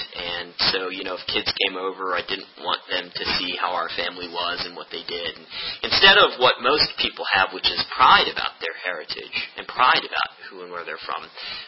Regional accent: Baltimore, Maryland, United States; born there; I was born in Baltimore, Maryland, to Muslim parents. And I was raised as a Muslim.

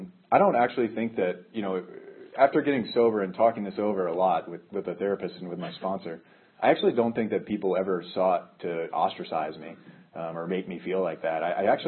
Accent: Franklin, Tennessee, United States; I was raised in Franklin, Tennessee, which is like 20 minutes south of Nashville.

